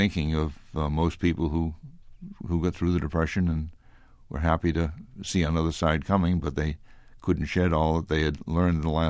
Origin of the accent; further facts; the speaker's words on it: Medford, Massachusetts, United States; I grew up in Medford, a very modest background. I had one sister. We lived with our parents and a one-bedroom apartment up over a liquor store and a laundromat on Salem Street in Medford